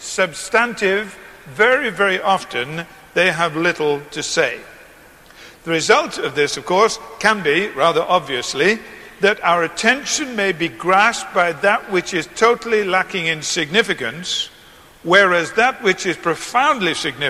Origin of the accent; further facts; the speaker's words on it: England, United Kingdom; even though we grew up in England